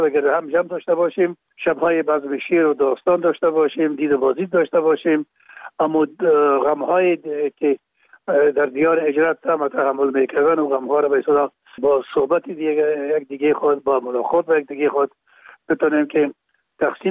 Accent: Kabul, Afghanistan; اونجا در شهید کابل به دنیا آمدیم و اونجا مکتب خواندیم

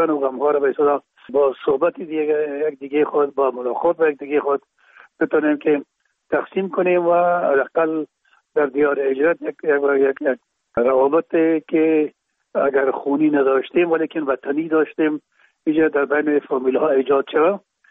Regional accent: Kabul, Afghanistan; در کابل شهید کابل به دنیا آمدیم، اصل ما زرکخانه کابل است و خود ما چون پدر ما باز از زرکخانه به شهید انتقال شدن، اونجا در شهید کابل به دنیا آمدیم و اونجا مکتب خواندیم

